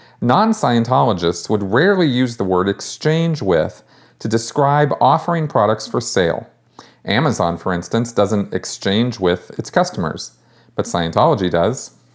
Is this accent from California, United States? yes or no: yes; Pasadena, California, United States; I grew up in Scientology, right? When I was, 5 years old, when I was 6 years old in Pasadena, my parents were involved with Scientology.